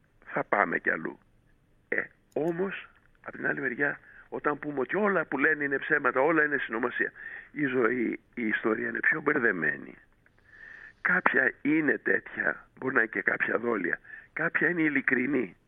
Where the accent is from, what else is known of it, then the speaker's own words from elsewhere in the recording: Greece; Έχω δουλέψει, αλλά πήγα εκεί ως Έλληνας. Δεν φόρεσα, δεν ξύρισα το κεφάλι μου.